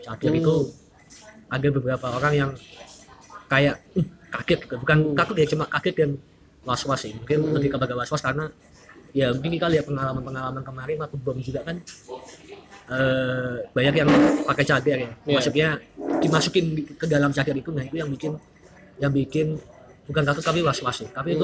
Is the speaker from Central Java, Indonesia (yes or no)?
yes; Semarang, Central Java, Indonesia; Karena, ya, kita asli Semarang, rumahnya di bawah.